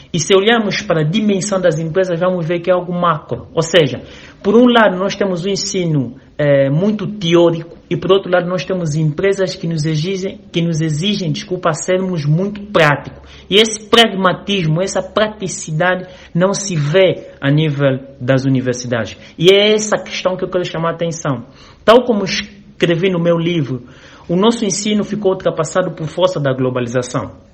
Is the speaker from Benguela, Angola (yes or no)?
no; Luanda, Angola; born there; nasci em Luanda